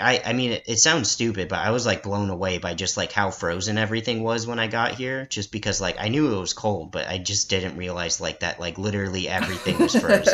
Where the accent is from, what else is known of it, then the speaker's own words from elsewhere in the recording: San Diego, California, United States; now in Seattle, United States; which is a flight I make a lot because I grew up in San Diego and I live in Seattle now.